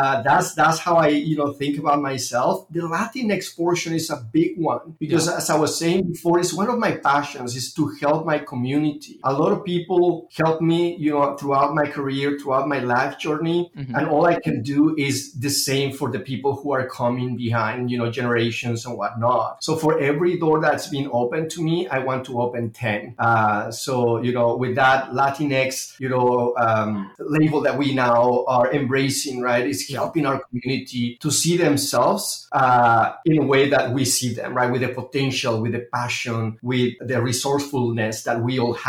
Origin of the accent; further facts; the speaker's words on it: Mexico; English is a second language; now in United States; I am originally from Mexico.